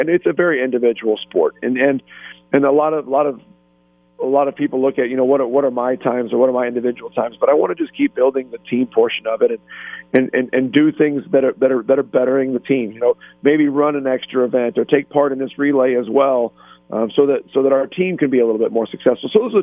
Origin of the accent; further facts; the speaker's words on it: Jefferson City, Missouri, United States; growing up in Jeff City and being around Jeff City for a long time, you always followed.